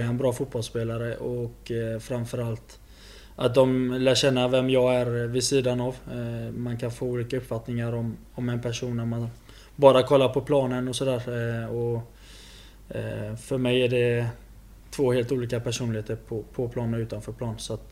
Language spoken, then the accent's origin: Swedish; Sweden; Man är född och uppvuxen i Sverige och det är någonstans det alla drömmer om.